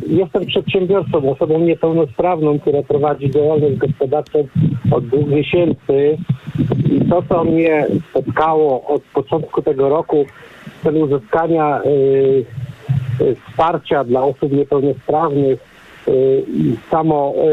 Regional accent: Opole Voivodeship, Poland; ja pochodzę z województwa opolskiego i tam jest bardzo ciężko cokolwiek uzyskać

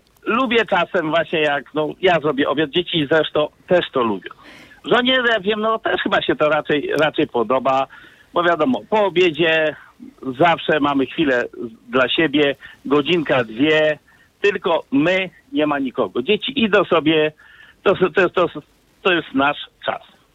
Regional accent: Lublin Voivodeship, Poland; pochodzimy z dwóch różnych stron Polski. Ja pochodzę ze wschodu, okolice Szczebrzeszyna, Zamościa

